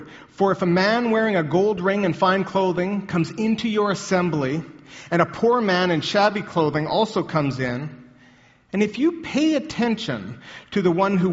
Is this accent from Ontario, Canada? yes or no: no; Alberta, Canada; I grew up in Alberta in a middle-class family that I would say, that I would call, we had prairie values.